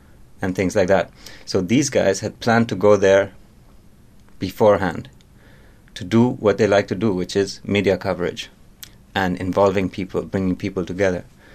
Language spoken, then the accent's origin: English; Norway; also born or lived in Germany; And I've been in Orville since I was 4 years old.